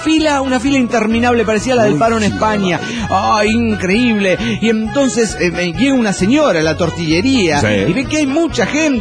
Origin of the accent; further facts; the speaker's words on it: Mexico City, Mexico; now in Irapuato, Mexico; del DF Chilango en Irapuato.